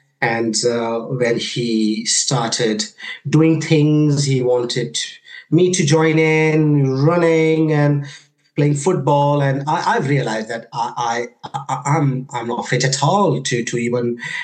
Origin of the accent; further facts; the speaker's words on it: India; born there; obviously I was born in India, and things are very different in India.